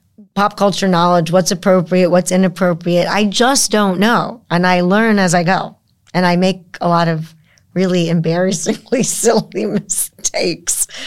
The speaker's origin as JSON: {"language": "English", "region": "England", "country": "United Kingdom", "said": "I'm English."}